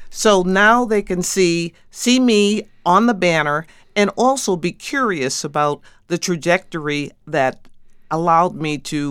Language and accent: English; Bedford, Massachusetts, United States; I grew up in Bedford, Massachusetts, where we were the only Black family.